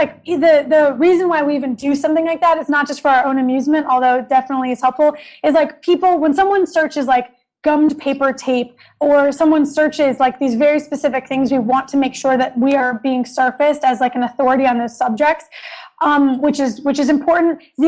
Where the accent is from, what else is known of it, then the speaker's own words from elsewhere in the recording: Detroit, Michigan, United States; Stefan grew up in France and I grew up in Detroit. We are very different personalities. I'm like the crazy American person who's boisterous and passionate